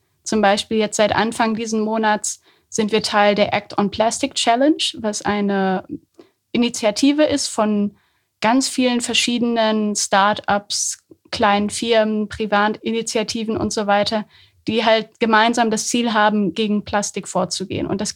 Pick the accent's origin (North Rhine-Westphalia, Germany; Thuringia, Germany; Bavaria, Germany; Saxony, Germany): North Rhine-Westphalia, Germany; Höxter; Ich komme fast aus der Gegend. Also aus Höxter.